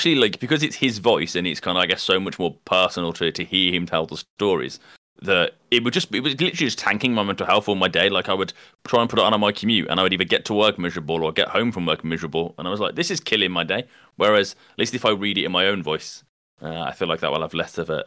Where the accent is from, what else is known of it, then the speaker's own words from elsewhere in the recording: United Kingdom; But, you know, we are British.